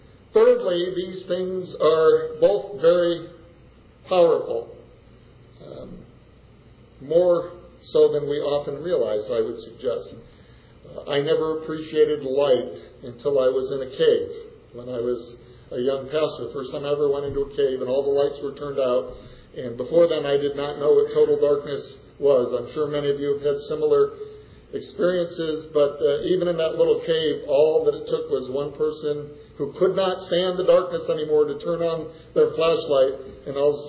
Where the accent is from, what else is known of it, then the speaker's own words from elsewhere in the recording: Utica, New York, United States; I grew up in Utica, New York, in central New York, and 50 miles to the west was a bigger city called Syracuse